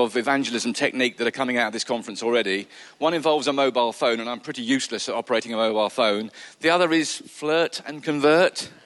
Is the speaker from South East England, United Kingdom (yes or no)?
yes; Ashford, South East England, United Kingdom; And I met her in a pub in my hometown in Ashford, and I thought she looked quite good, and I wanted to impress my mates.